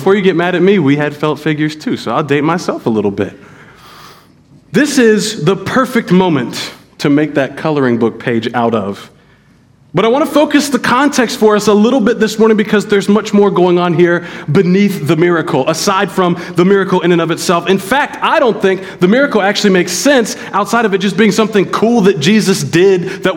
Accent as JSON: {"language": "English", "region": "West Virginia", "country": "United States", "said": "Y'all know I'm from West Virginia. There's lots of middle of nowhere places."}